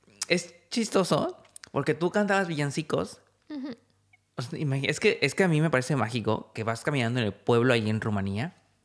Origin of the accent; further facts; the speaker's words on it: Guadalajara, Jalisco, Mexico; Y lo curioso es que él es de Guadalajara, yo también soy de Guadalajara.